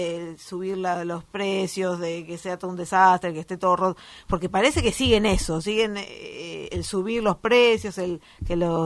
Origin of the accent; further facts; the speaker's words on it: Argentina; yo argentino, como que nosotros somos los mejores, nadie se equivoca, nadie nada.